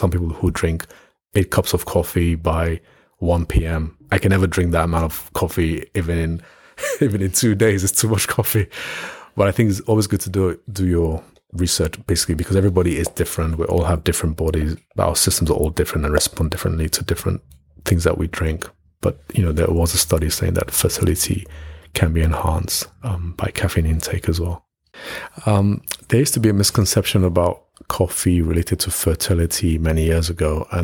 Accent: Nigeria; Even when I was younger, growing up in Nigeria, I think before I was 10 years old, I was already baking cakes with my mum.

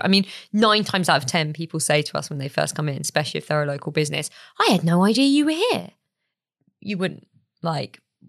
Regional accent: United Kingdom; We're so British, aren't we

